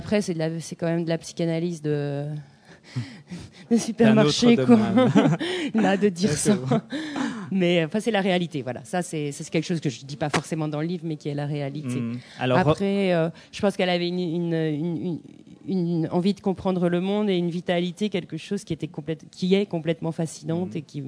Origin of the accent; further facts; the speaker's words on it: Normandy, France; Je suis normande, donc voilà, il fallait que je le place.